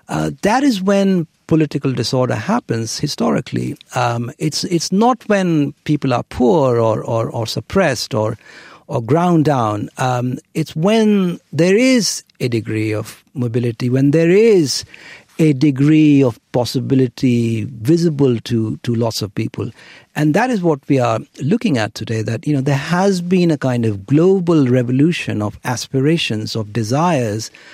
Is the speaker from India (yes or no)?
yes; India; I grew up in India in the 1970s and 80s